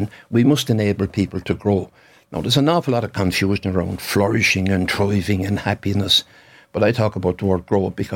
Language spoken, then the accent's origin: English; Tallaght, Leinster, Ireland; But look, growing up in Tallaght was phenomenal because of Ned Powell predominantly.